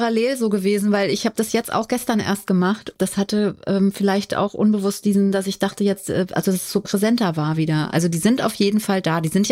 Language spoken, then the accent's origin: German; Limburg, Hesse, Germany; Ich bin ja in Limburg aufgewachsen und das ist ja fast Dorf gefühlt jetzt, also zu Berlin sowieso.